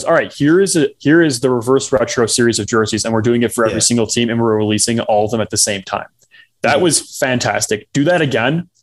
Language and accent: English; Chicago, Illinois, United States; And I wish that, you know, my hometown team, the Blackhawks, would do more.